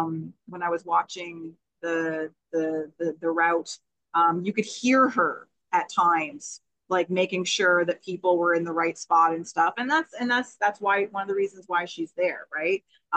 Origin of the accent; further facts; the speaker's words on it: Canada; I'm starting to feel a little bit picked on as a Canadian soccer fan.